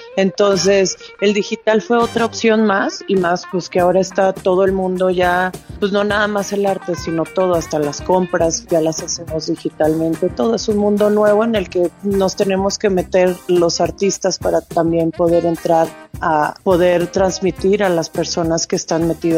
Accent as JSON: {"language": "Spanish", "country": "Mexico", "said": "muy contenta de estar aquí en mi país otra vez"}